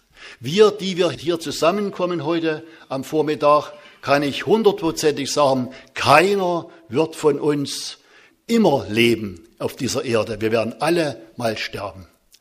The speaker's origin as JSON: {"language": "German", "town": "Sosa", "region": "Saxony", "country": "Germany", "said": "Ich komme aus Sosa"}